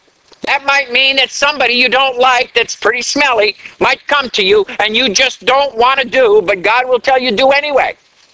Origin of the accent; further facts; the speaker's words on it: Canada; When I was growing up in Canada, I remember studying Canadian history.